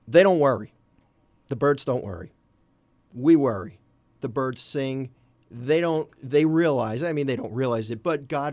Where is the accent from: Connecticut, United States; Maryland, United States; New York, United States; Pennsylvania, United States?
Pennsylvania, United States; Philadelphia; Listen, I'm a city guy, right? I grew up in Northeast Philly. I'm not a bird lover by nature.